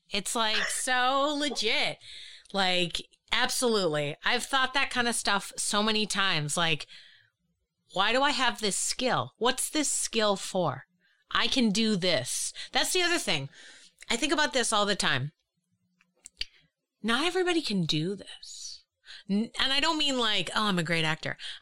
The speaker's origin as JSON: {"language": "English", "town": "Boston", "region": "Massachusetts", "country": "United States", "said": "I'm from Boston. Yeah. We make fun of everything."}